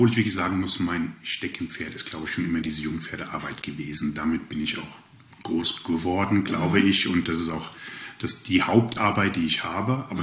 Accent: Hesse, Germany; moved away; Und aber ursprünglich komme ich aus dem Rhein-Main-Gebiet, also ich bin Hesse und seit knapp 30 Jahren bei den Schwaben

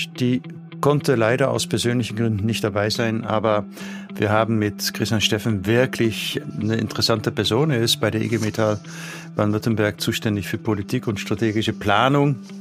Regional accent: Zeeland, Netherlands; German is a second language; als Niederländer bin ich einfach nicht groß geworden im Karneval. Zumal ich ja aus dem pietistischen Seeland komme und da ist Karneval nun wirklich nicht vorgesehen.

